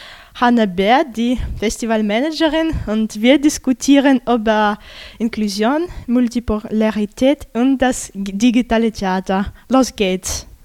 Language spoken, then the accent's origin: German; Moscow, Russia; Ich komme aus Moskau